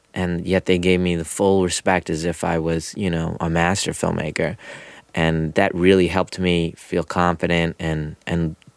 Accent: United States; learning about my culture because I'm so American.

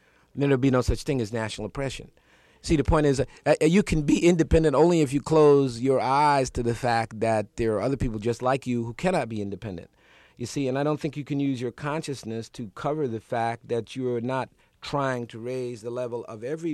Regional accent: Newark, New Jersey, United States; moved away as an adult; also born or lived in New York; I was born in Newark. I left, to go away to college. But I came back to Newark because I knew that that was where I began

